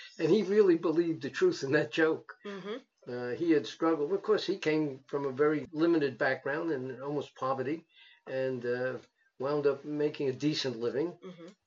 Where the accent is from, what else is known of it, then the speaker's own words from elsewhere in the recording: Brooklyn, New York, United States; born there; I was born in Brooklyn, and I went to Cornell, upstate New York, and the Cornell Law School.